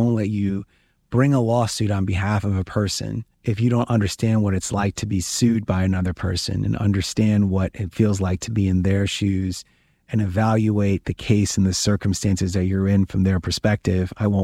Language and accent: English; Bronx, New York, United States; I'm a kid from the Bronx who played a sport that, you know, I was fortunate enough to use to get into schools.